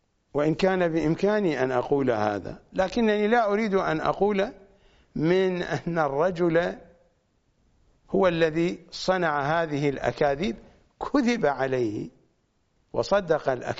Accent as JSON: {"language": "Arabic", "country": "Iraq", "accent": "Iraqi", "said": "هكذا يعبر عنه بالتعبير الشعبي العراقي بحسب لهجتنا العراقية"}